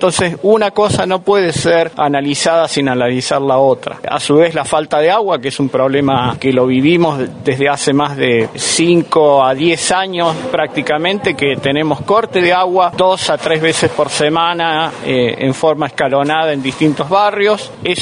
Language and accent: Spanish; Comodoro Rivadavia, Chubut, Argentina; Yo vengo de Comodoro Rivadavia